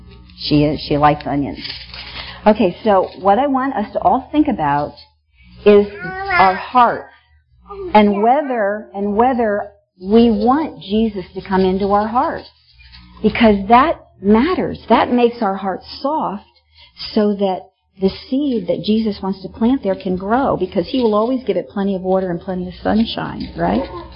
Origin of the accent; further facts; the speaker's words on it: Missouri, United States; I'm from Missouri, and we ate a lot of okra in Missouri, and it's really good.